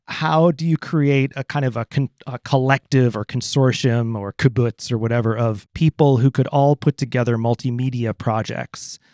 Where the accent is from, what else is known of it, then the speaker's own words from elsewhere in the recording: Madison, Wisconsin, United States; I grew up in Madison, and my dad was a doc